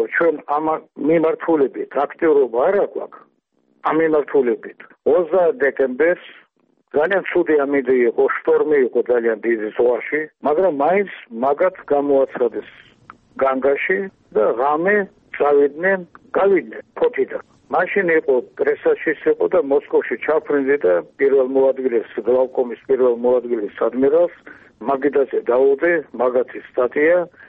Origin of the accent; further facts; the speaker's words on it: Tbilisi, Georgia; born there; მაგრამ მე ხომ თბილისში დავიბადე, გასო.